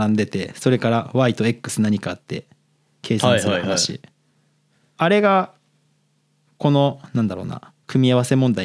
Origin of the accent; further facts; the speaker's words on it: Hokkaido, Japan; まあ自分北海道出身だから